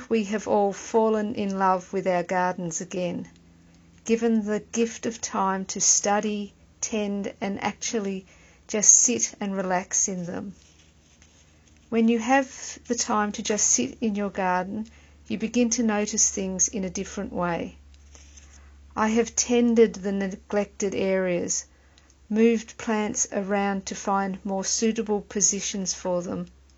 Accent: Melbourne, Victoria, Australia; from Melbourne, Australia.

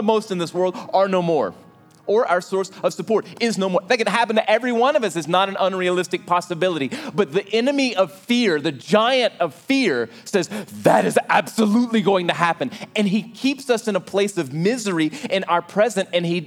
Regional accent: Louisiana, United States; I grew up next door to Mr. Placide. I grew up in Cajun land, and Mr. Placide worked all the time as an old Cajun.

